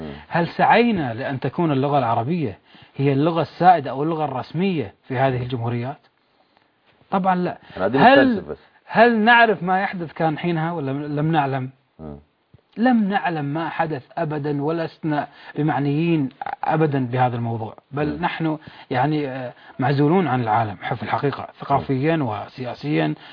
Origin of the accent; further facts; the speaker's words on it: Kuwait; نحن 3 كويتيين